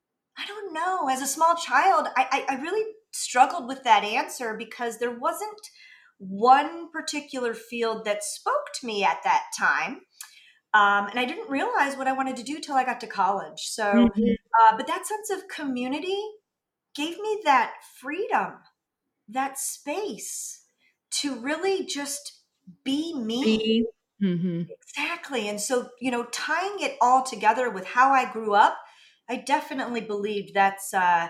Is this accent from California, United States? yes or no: no; Ohio, United States; So I grew up in Northeast Ohio. And while it is a little brutal, I will say, it definitely builds character.